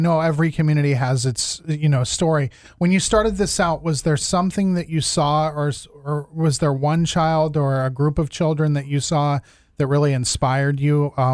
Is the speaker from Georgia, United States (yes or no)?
no; Steubenville, Ohio, United States; because I was raised in Southern Ohio myself, Steubenville, yes. Mingo Junction.